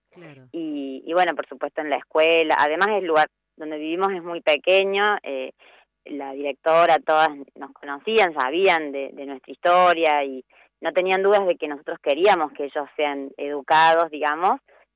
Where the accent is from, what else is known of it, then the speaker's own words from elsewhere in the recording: Colonia Tirolesa, Córdoba, Argentina; De Córdoba, de una localidad que se llama Colonia Tirolesa, que es cerquita de la capital.